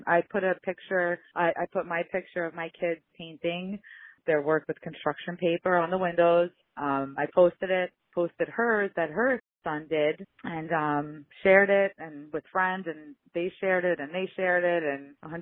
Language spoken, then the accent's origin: English; New York, United States; now in Michigan, United States; My best friend who I grew up with in New York, who still lives there